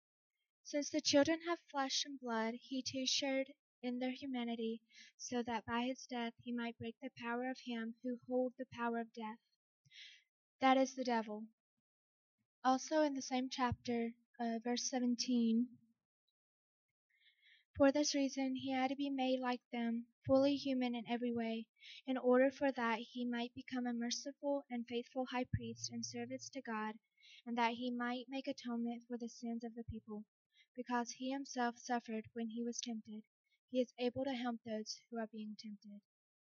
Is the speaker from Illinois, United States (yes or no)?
no; Vail, North Carolina, United States; I'm from Vail. It's close to Boone.